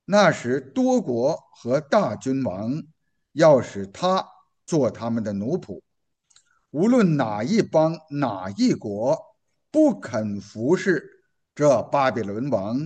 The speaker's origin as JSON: {"language": "Chinese", "country": "China", "said": "我们中国人呢，如果要数算我们那些封建王朝的这个朝代"}